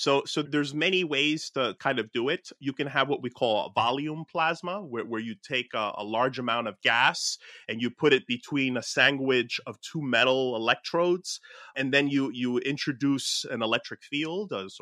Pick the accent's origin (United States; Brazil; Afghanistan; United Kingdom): United States; Newark, New Jersey; my hometown of like Newark, New Jersey